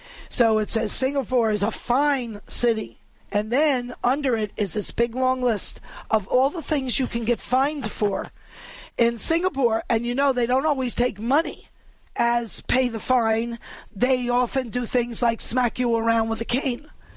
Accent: New York, United States; So listen, I was raised in New York. A traffic signal is a suggestion to the pedestrian.

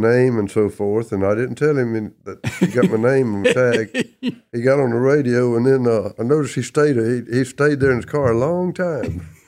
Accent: Ocilla, Georgia, United States; I grew up in Irwin County and graduated here in Irwin County, 1960.

